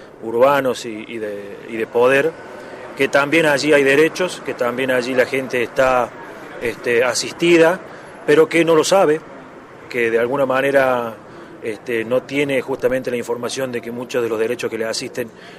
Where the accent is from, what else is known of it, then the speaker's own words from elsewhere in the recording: San Carlos Minas, Córdoba, Argentina; de San Carlos Minas, oeste de la provincia de Córdoba